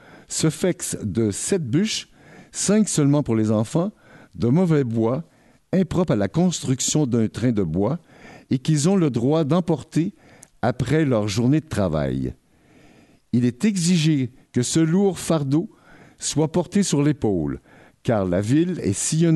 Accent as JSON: {"language": "French", "region": "Quebec", "country": "Canada", "said": "Moi, je suis Québécois et je suis très fier du Québec."}